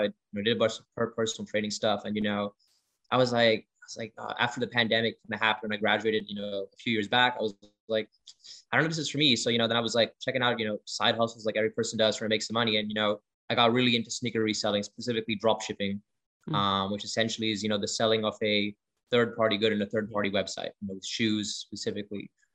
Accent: Florida, United States; So a bit about myself, I'm from Florida, so I went to school there, went to college there

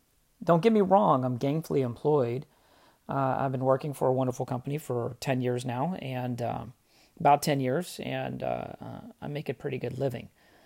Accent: Texas, United States; accent: Southern; I know I said I'm from Texas, but my Southern accent never really stuck with me.

